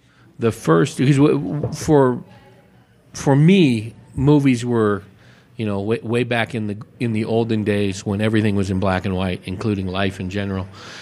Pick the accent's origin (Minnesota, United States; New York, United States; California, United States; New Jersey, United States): California, United States; I'm from the San Francisco Bay Area, the East Bay